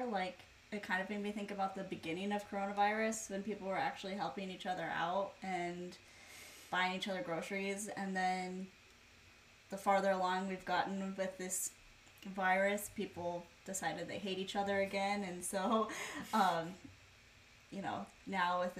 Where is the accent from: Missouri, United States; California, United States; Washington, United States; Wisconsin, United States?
Washington, United States; And we are from Washington. There's lots of craft breweries around here.